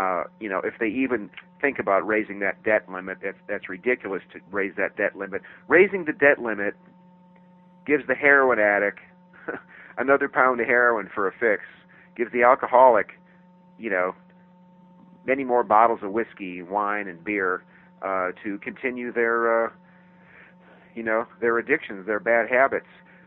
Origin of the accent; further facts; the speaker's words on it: United States; I am an American who actually knows world geography.